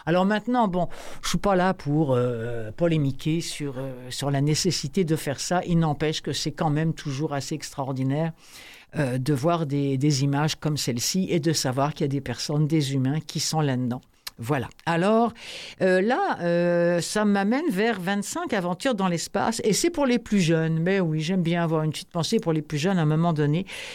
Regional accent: Normandy, France; Moi, je sais que chez nous, en Normandie, il y a encore des trous dans les forêts

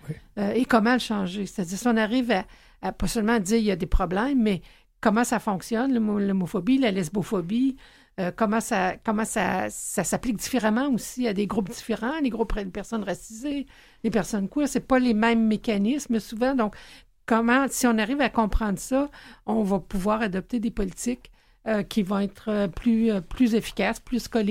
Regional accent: Quebec City, Quebec, Canada; now in Montreal, Canada; Montréal, c'est ma ville d'adoption. Quand j'avais 23 ans, je suis déménagée de Québec à Montréal.

